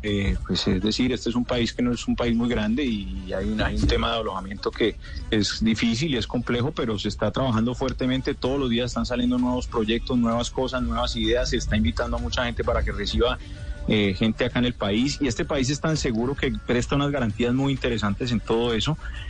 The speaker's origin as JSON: {"language": "Spanish", "country": "Colombia", "lives_now": "Qatar", "said": "Somos dos colombianos que tengo identificados."}